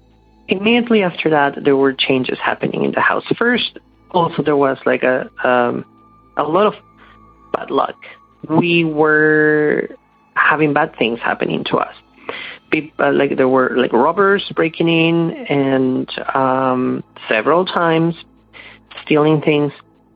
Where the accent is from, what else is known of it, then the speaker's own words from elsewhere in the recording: Peru; now in Toronto, Canada; calling from Toronto, Canada. I'm going to tell you a story about my childhood. So I am Canadian, but I was born and raised in Peru in South America.